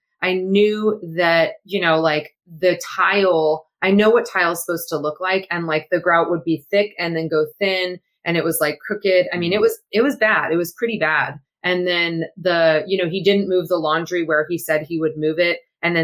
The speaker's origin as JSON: {"language": "English", "town": "Temecula", "region": "California", "country": "United States", "said": "I'm from Temecula, California."}